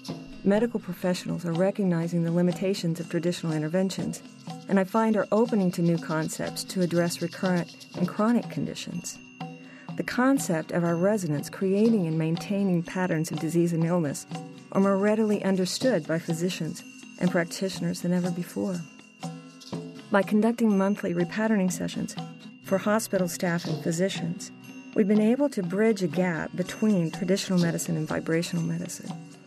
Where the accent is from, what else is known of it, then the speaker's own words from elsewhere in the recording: Colorado, United States; from Colorado.